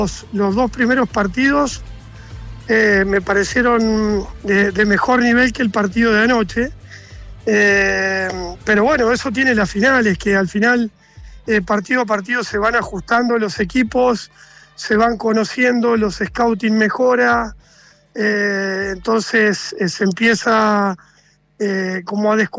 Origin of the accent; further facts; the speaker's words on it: San Nicolás de los Arroyos, Buenos Aires Province, Argentina; now in Santiago, Chile; A San Nicolás de los Arroyos, allí mismo.